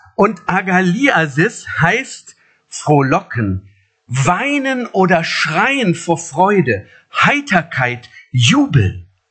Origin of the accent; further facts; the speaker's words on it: Dortmund, North Rhine-Westphalia, Germany; Ich komme aus Dortmund